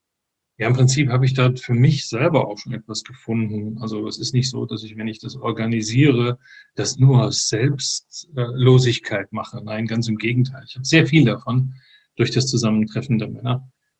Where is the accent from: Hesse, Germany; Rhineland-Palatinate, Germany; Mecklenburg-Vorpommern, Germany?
Hesse, Germany; Frankfurt; born there; moved away as an adult; Norden von Stuttgart, genau. Genau, ursprünglich bin ich aber in Frankfurt geboren, bin mit 25 hier runtergekommen in den Süden. Meine Einflüsse sind weit verstreut über Deutschland. Meine Mutter kommt aus dem Rheinland, aus dem Raum Köln, und mein Vater ist gebürtiger Sachse.